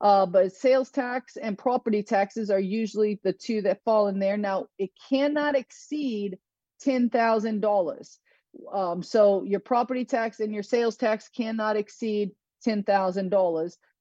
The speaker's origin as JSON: {"language": "English", "country": "Australia", "said": "I'm Australian. Obviously, I like dark roast."}